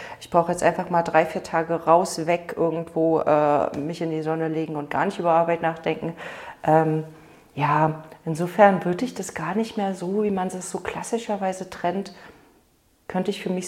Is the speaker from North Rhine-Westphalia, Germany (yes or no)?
no; Berlin, Germany; ich bin ja in Berlin groß geworden.